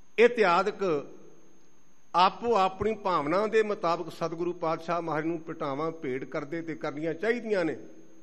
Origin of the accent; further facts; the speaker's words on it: Punjab, India; ਮੇਰਾ ਪਿੰਡ ਉਸ ਇਲਾਕੇ ਦਾ, ਅਤੇ ਮੈਂ ਕੱਲ੍ਹ ਵੀ ਲੰਘਿਆ, ਅਤੇ ਜਦੋਂ ਲੰਘੀਦਾ ਨਾ ਅਤੇ ਪੂਲੇ ਪਿੰਡ ਵਾਲੇ ਪਾਸੇ ਨੂੰ ਆਪਣੇ ਆਪ ਹੀ ਸਿਰ ਝੁਕ ਜਾਂਦਾ